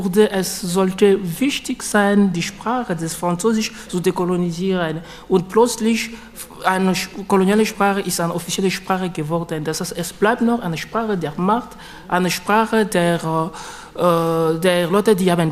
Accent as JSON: {"language": "German", "town": "Lubumbashi", "region": "Haut-Katanga", "country": "DR Congo", "tie": "born there", "second_language": "German", "said": "Also ich komme aus dem Kongo, ich bin in Lubumbashi geboren. Lubumbashi ist eine Stadt im Süden im Kongo. Und meine Eltern kommen in die Mitte von Kongo, von Mbujimayi."}